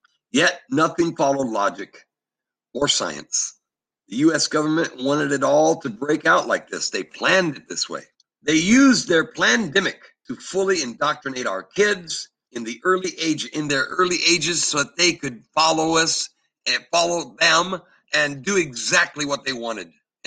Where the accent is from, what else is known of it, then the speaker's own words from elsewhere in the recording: United States; Well, I'm an American. I'm proud to be one, and I refuse to submit.